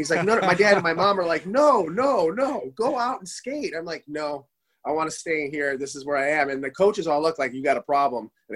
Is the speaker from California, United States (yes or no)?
no; Michigan, United States; I started, okay, so I'm a 79 birthday. I grew up in Michigan.